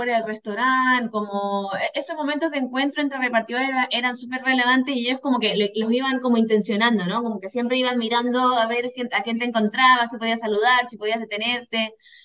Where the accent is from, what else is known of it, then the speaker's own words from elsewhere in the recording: Punta Arenas, Magallanes, Chile; Yo nací, me crié en la Patagonia y ahí teníamos mucho vínculo con Argentina más que con el resto de Chile. Entonces yo crecí con la cumbia villera, con el cuarteto, con la chacarera, por ejemplo, como ese folclore llegaba a Punta Arenas